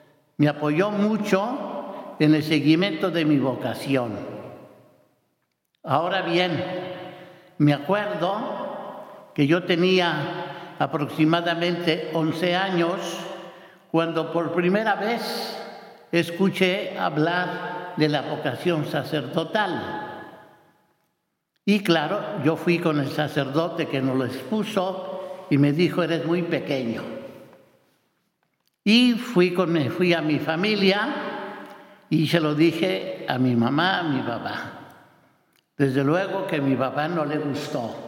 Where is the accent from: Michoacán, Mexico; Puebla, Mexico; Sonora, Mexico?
Michoacán, Mexico; Zamora; allí en mi pueblo, en Zamora, Michoacán